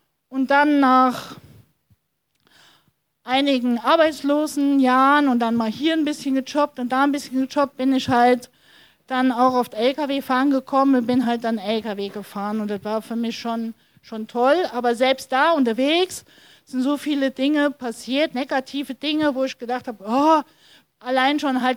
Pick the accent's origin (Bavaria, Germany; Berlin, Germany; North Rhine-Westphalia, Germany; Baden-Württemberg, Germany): North Rhine-Westphalia, Germany; und es gab auch in dem Siegerland, wo ich aufgewachsen bin, ziemlich viel